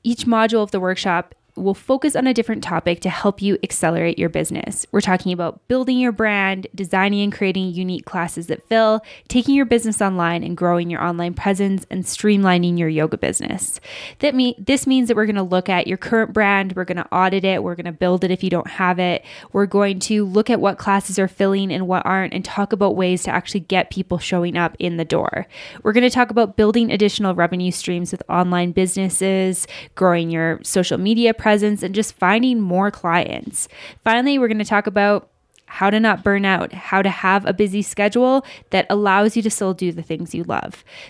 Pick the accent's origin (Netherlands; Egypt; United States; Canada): Canada; Alberta; They're actually from super, super close to where I'm from in Alberta.